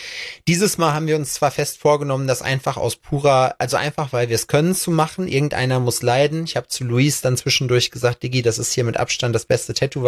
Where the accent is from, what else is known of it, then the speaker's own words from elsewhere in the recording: Aachen, North Rhine-Westphalia, Germany; als Aachener Jung